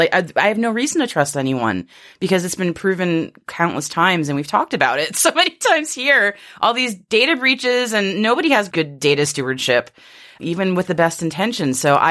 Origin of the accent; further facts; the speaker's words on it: Massachusetts, United States; I have a little local news here from the Spirit of America, a.k.a. Massachusetts, my home state.